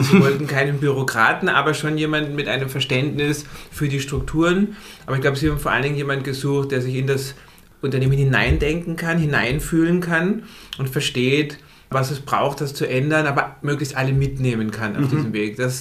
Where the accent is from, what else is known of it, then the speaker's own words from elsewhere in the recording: Karlsruhe, Baden-Württemberg, Germany; als gebürtiger Karlsruher, als Süddeutscher.